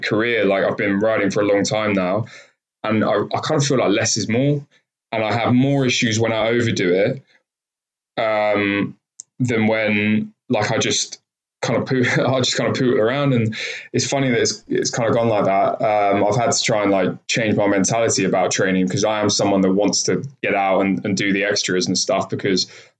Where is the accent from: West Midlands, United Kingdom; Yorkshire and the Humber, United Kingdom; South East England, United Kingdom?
South East England, United Kingdom; Chertsey; born or raised there; also born or lived in Kingston